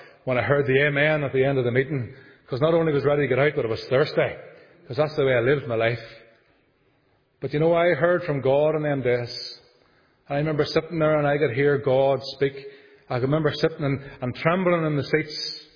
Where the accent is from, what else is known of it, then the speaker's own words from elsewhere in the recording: Armagh, Northern Ireland, United Kingdom; As a young boy, I lived in Armagh. That was my hometown. And up until that point, up to the age of 8 years of age, I was quite a happy young man.